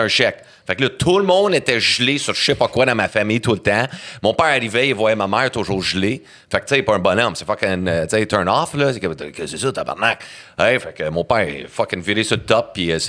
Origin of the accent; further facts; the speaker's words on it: Joliette, Quebec, Canada; born there; also born or lived in Edmonton / Calgary / Cornwall; Fait que je suis né là, baptisé à Joliette, puis après ça, c'est là qu'on commence à faire le tour du Canada, là, sans arrêt.